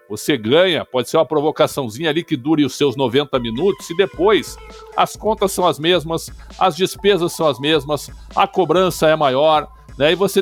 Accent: Porto Alegre, Rio Grande do Sul, Brazil; Eu, como sou de Porto Alegre

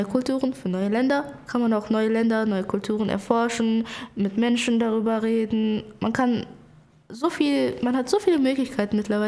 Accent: Bulgaria; für mich ist das wichtig, dass die Person weiß, ich komme aus Bulgarien und bin halt nicht von hier

